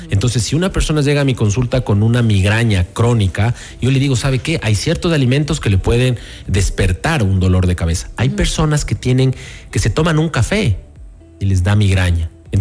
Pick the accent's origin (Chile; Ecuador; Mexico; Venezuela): Ecuador; si ya me preguntan como ciudadano ecuatoriano, pues no tomen café instantáneo.